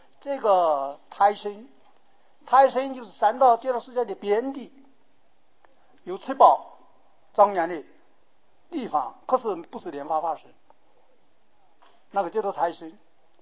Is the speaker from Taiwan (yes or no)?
no; China; 这是请看我们中国人的根性，我们中国人呢不喜欢重重复复，这里有了哪边就不要。